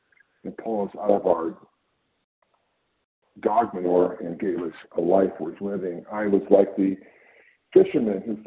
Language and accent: English; California, United States; I am from California.